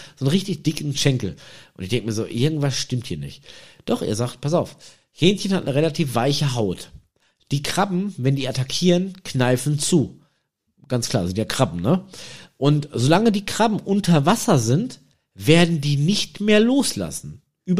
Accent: Germany; Ich sag, ja, ich komme aus Deutschland, ne?

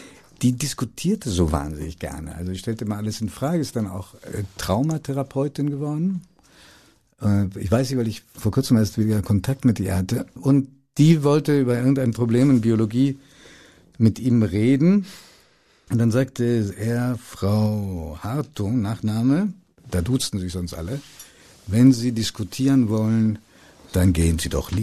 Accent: Hanover, Lower Saxony, Germany; ich verleugne meine Jugend in Hannover

